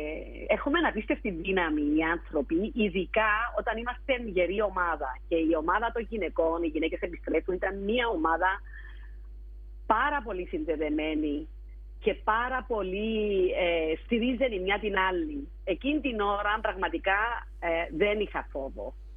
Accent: Cyprus; η διεθνής διάσταση του Κυπριακού, ότι μια ξένη χώρα έχει εισβάλει στη δική μου τη χώρα και κατέχει τον τόπο μου

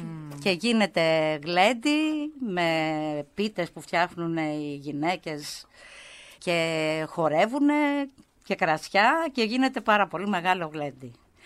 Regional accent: Mendenitsa, Central Greece, Greece; Θέλω να πω ένα έθιμο που γίνεται στο χωριό μου, τη Μενδενίτσα, που είναι στη Ρούμελη, στον ομό Φθιώτιδας.

